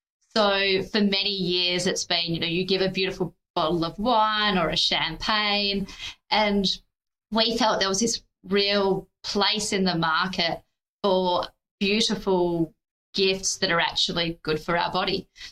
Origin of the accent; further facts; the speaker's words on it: Australia; So as the Australian, I have been informed that there is a well-known … in the world.